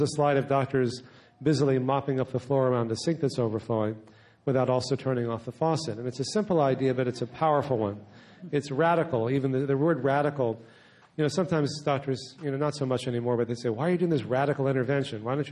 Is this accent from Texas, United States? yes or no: yes; Texas, United States; It is true I'm from Texas, and where I don't know if I can say this on the radio, where shit is a 3-syllable word